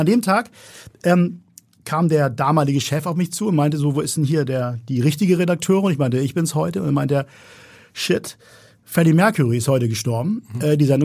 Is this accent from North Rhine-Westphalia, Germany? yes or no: no; Hamburg, Germany; Hamburg ist und bleibt meine Heimat.